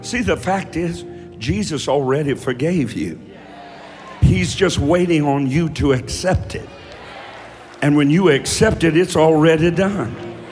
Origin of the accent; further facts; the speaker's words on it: Kentucky, United States; I'm from Kentucky.